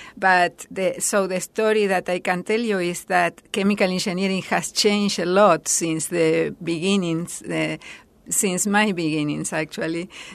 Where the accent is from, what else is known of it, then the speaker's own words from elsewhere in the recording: Argentina; I grew up in Argentina